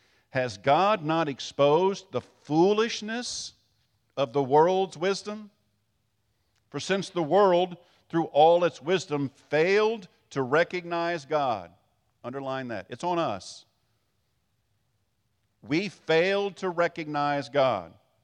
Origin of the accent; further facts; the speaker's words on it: Marion, Illinois, United States; also born or lived in Hayti, Missouri; I'm from Marion, I was born in Hayti, Missouri. Now raise your hand if you've ever heard of it.